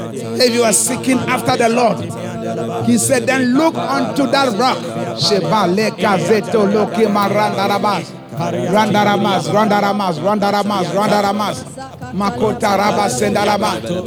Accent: Haiti; I'm from Haiti

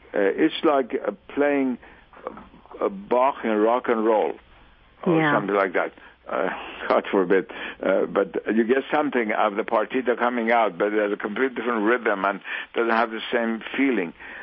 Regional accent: Iran; first language Persian; English is a second language; I myself am a Persian, of course, that's my mother tongue, and I read Rumi always in the original.

